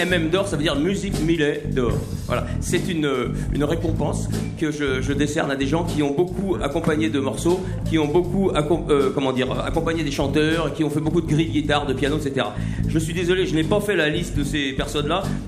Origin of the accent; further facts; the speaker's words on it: Paris, Île-de-France, France; now in Cherbourg, France; À l'origine, je suis un Parisien repenti. Hein. J'ai quitté Paris pour Cherbourg parce que Cherbourg, c'est évidemment bien mieux.